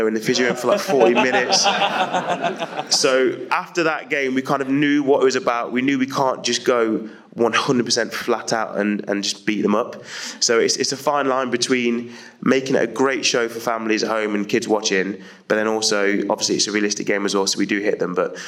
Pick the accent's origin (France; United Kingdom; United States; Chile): United Kingdom; Leicester, East Midlands; I'm from Leicester, so we normally go a 2-hour radius from Leicester